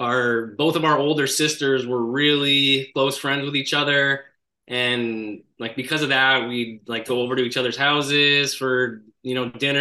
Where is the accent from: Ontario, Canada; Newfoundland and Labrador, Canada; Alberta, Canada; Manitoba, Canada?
Ontario, Canada; Toronto; Like I grew up in Toronto and it would be on TV a lot.